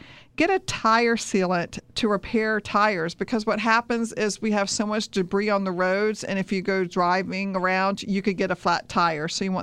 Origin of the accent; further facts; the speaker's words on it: Jacksonville, Florida, United States; I grew up in Mandarin. My dad grew up in Mandarin when it was just dirt roads out there in the old Mandarin post office.